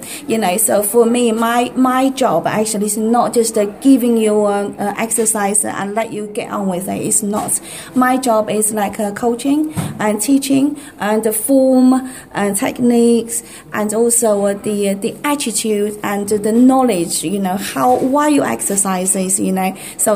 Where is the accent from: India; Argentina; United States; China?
China; English is a second language; moved away as an adult; now in United Kingdom; Originally, I'm from China, but that was about 17 years ago.